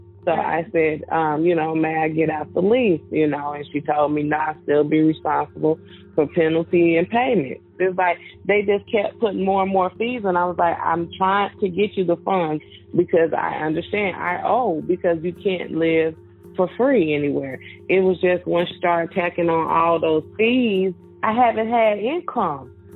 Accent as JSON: {"language": "English", "region": "Illinois", "country": "United States", "moved": "as an adult", "said": "No, I'm from Illinois. So I moved to Georgia about 15 years ago."}